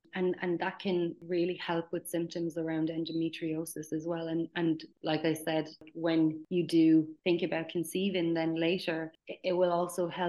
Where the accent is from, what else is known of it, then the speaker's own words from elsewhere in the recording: Ireland; But, you know, I come from Ireland, where I don't really feel like there is that much support in this area over there.